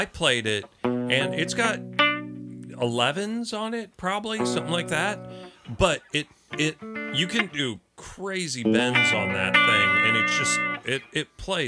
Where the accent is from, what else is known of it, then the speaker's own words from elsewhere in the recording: Florida, United States; born there; You know, I was born in Florida.